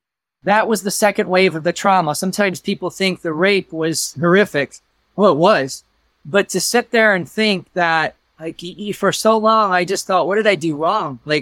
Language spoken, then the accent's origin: English; Gary, Indiana, United States; now in Phoenix, United States; I was born in Gary, Indiana, just outside of Chicago, the steel mill communities there, raised with four siblings. And I moved here 19 years ago to Phoenix, and that's where I currently live.